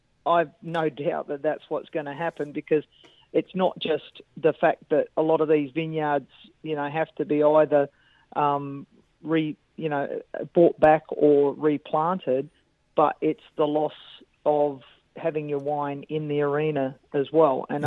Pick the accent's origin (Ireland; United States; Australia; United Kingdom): Australia; because I was from Australia, accent is your best friend